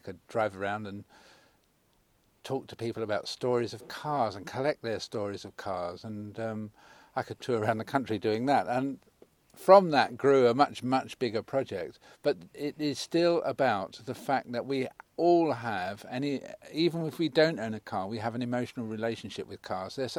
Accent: London, United Kingdom; born there; I'm a South London car boy, really. I was born in South London, and I spent the whole of my adolescence taking cars to pieces

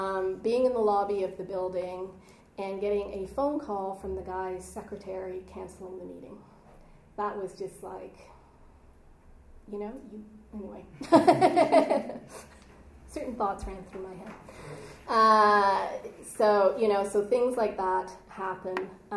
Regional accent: Canada; I'll say dollars because I'm Canadian

